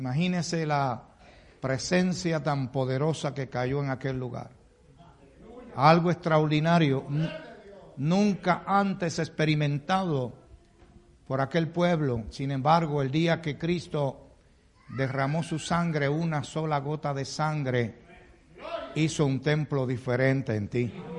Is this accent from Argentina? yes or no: no; Puerto Rico; Vengo de la isla de Puerto Rico, lo que se le llama la isla del encanto